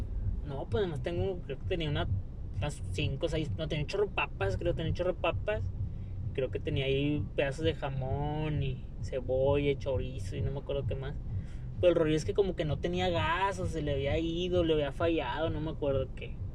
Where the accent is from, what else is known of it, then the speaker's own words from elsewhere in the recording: Monterrey, Nuevo León, Mexico; hablo así como que soy de Monterrey y así hablamos aquí.